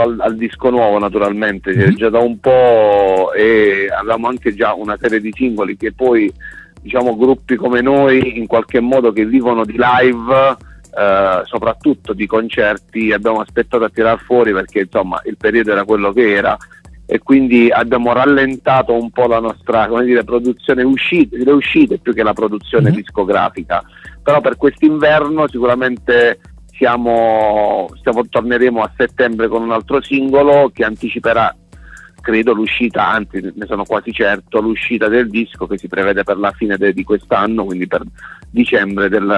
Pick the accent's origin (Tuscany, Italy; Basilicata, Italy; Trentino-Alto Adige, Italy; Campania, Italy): Basilicata, Italy; Noi veniamo dalla Basilicata, da un piccolo paesino della Basilicata